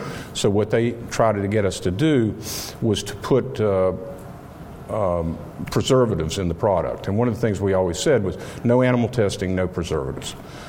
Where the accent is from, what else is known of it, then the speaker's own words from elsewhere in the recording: North Carolina, United States; Yeah, we're from North Carolina, but not quite that many.